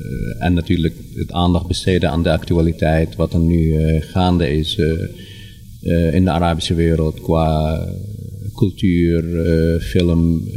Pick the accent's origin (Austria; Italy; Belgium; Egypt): Egypt; now in Netherlands; En ik kom zelf uit Egypte, of ik heb een Egyptische roots.